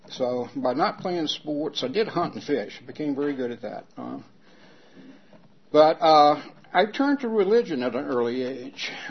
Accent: Wolftown, Virginia, United States; I grew up in Wolftown. I was born and raised there. That's not too far from here. I don't know if everybody's familiar with Wolftown toward Gray's Mill. I'm a farm boy from a large family, last of 10 kids.

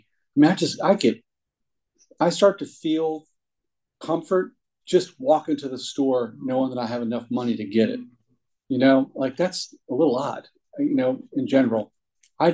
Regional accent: Williamsburg, Virginia, United States; also born or lived in Connecticut; And I drove from Richmond, but I'm from Williamsburg. I grew up there, spent part of my time growing up in Williamsburg. I also grew up part of my time in Connecticut.

